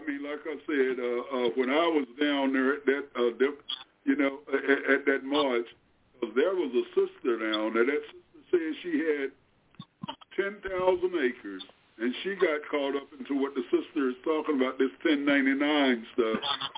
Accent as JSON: {"language": "English", "region": "Delaware", "country": "United States", "said": "I voted for him. I'm from Delaware, his home state"}